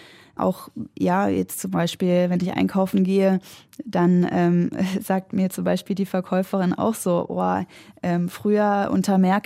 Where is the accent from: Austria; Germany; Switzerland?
Germany; Und wenn sie dann wissen, wo ich herkomme, dann sind sie da doch meist sehr aufgeschlossen. Also wirklich die absolute Mehrheit ist, wow, schöne deutsche Autos, gute Qualität, Deutsche arbeiten immer so gewissenhaft und sind pünktlich.